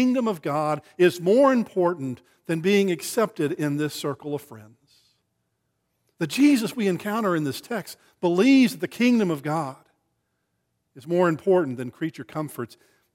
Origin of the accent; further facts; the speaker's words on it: Texas, United States; I'm from West Texas, and we are not a seafaring folk.